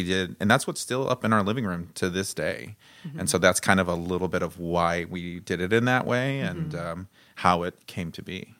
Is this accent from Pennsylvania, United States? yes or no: no; Dallas, Texas, United States; And part of growing up in Oak Cliff specifically, the walking around neighborhoods, seeing tagging and graffiti